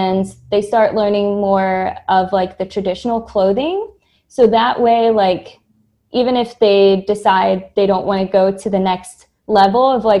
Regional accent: Virginia, United States; Yeah, I was raised in Southern Virginia, but my father was born there.

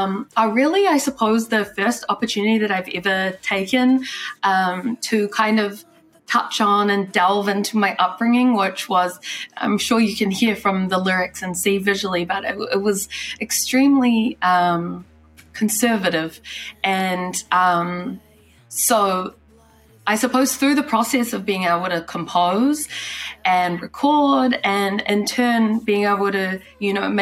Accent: New Zealand; I'm from Aotearoa, from New Zealand. My iwi, my tribe, is Ngāti Tipa, Waikato Tainui.

